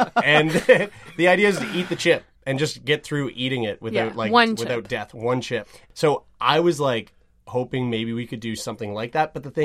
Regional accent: St. John's, Newfoundland and Labrador, Canada; born there; Well, I was born in St. John's.

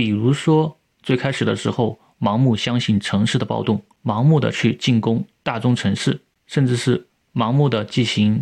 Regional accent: China; 我最后想说一点，我作为一个中国人为什么会对这段历史比较感兴趣呢

